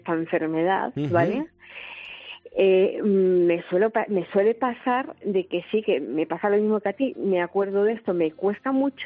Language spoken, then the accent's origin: Spanish; Barcelona, Catalonia, Spain; yo soy de Barcelona.